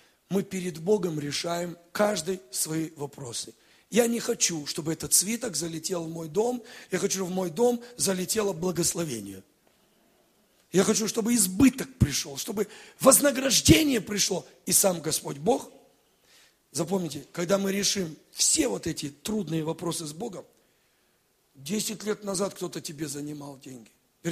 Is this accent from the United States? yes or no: no; Latvia; И мы будем гордиться, говорить, я из Латвии.